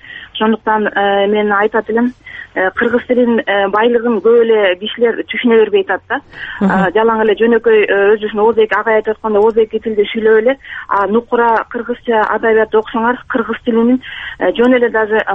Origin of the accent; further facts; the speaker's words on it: Bishkek, Kyrgyzstan; now in India; Бишкектенмин. Мен бир эле нерсени айта кетейин дедим эле. Биз ушул Индияда окуп аткан 3-4 студент